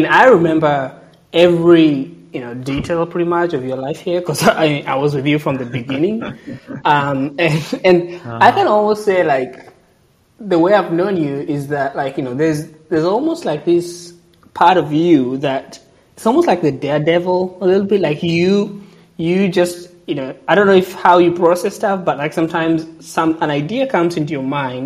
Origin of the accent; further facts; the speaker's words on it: Kenya; even for me as a Kenyan, I'll be like, wow, you know, that takes a lot of guts.